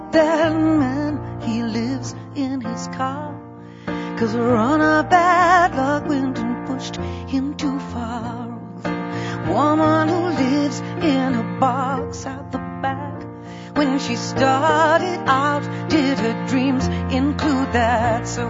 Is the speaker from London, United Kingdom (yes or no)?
yes; London, United Kingdom; I'm from London.